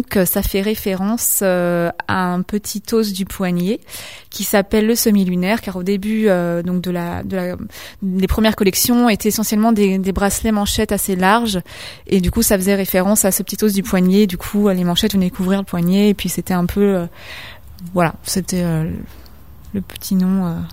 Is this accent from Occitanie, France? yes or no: no; Bourgoin-Jallieu, Auvergne-Rhône-Alpes, France; also born or lived in Lyon; Je suis bergalienne d'origine. J'ai grandi, je suis née à Lyon, puis je suis arrivée à Bourgoin à 6 mois. J'ai grandi ici, j'ai fait ma scolarité ici jusqu'à mon bac. Et j'ai aujourd'hui déjà 29 ans.